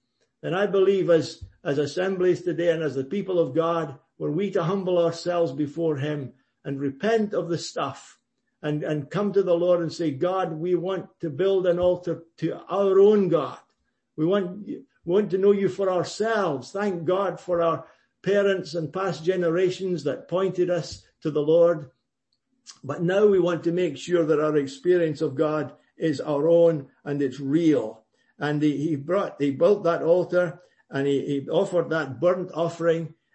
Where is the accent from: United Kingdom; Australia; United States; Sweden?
United Kingdom; Scotland; I thank God for my heritage in the assemblies when I was a boy and growing up in Scotland.